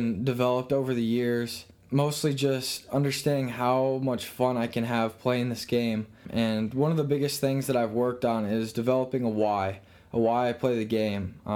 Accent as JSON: {"language": "English", "town": "Shoreview", "region": "Minnesota", "country": "United States", "said": "I'm from Shoreview, Minnesota. I play high school baseball at Moundsview High School."}